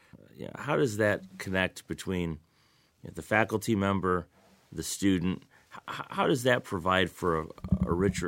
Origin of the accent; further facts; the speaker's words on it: Lansing, Michigan, United States; So in my experience, I grew up in Lansing, did my undergraduate work here at Michigan State, went away to law school briefly, but then came back and have really been at MSU ever since.